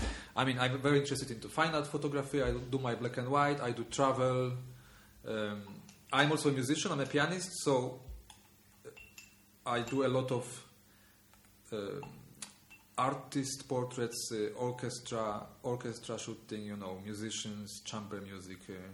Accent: Poland; English is a second language; now in Switzerland; I come originally from Poland.

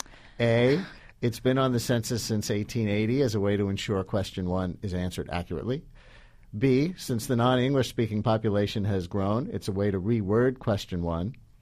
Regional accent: New York, United States; I'm of Swedish descent. I grew up in the New York area.

